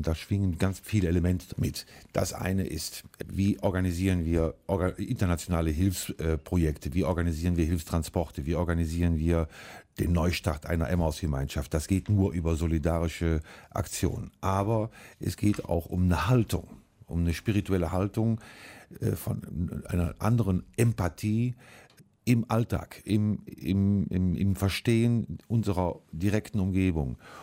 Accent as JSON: {"language": "German", "region": "Rhineland", "country": "Germany", "said": "Ich komme aus dem Rheinland und da ist man, alte Familien sind da katholisch. Ich bin also auch katholisch sozialisiert."}